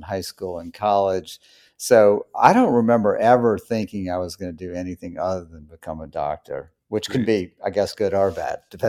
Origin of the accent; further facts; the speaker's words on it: New Orleans, Louisiana, United States; So I grew up in New Orleans